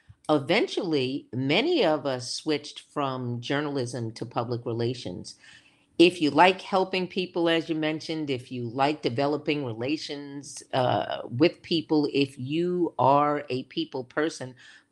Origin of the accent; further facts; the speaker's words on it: New York City, New York, United States; now in Washington, United States; I came from New York City, then to upstate New York, and then here to Chocolate City.